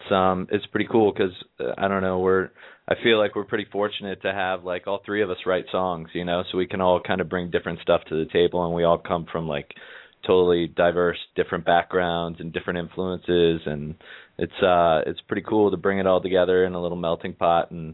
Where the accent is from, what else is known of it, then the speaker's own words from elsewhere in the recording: East Boston, Massachusetts, United States; I'm from East Boston, but the guitarist lives in Somerville, and the harmonica player lives in South Boston.